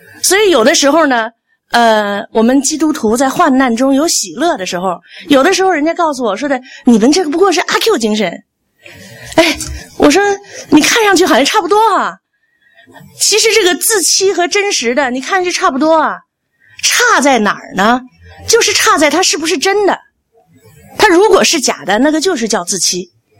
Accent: China; 我们是在那个环境里长大的，我们在那个文化大革命啊，马列主义哲学啊，什么唯物论啊，我们是在那里长大的

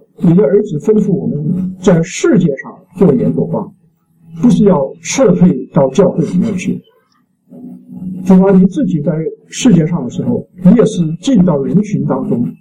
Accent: China; 我们中国人呢，就有2周的假期的。

